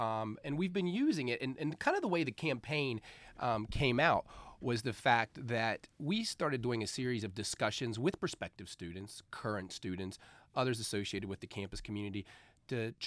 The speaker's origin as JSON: {"language": "English", "region": "Maryland", "country": "United States", "said": "I'm from Garrett County, where your name is your most important thing. You grow up in that area with a strong sense of values and a work ethic."}